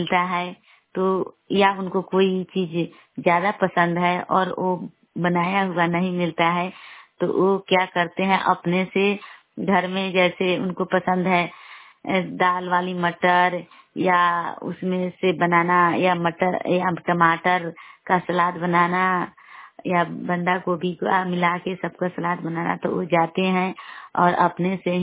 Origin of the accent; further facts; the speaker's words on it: Chapet, India; और मैं चेहरा क्लब ब्लॉक से सिहान पंचायत गांव चपेट की रहने वाली हूँ।